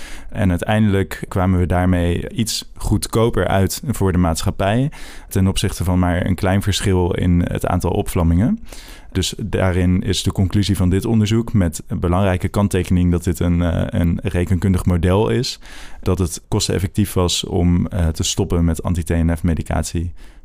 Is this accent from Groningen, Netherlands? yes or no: yes; Groningen, Netherlands; also born or lived in Arnhem; now in Utrecht, Netherlands; Ik ben geboren in Arnhem, opgegroeid in Groningen en woon nu al sinds enige tijd in het mooie Utrecht.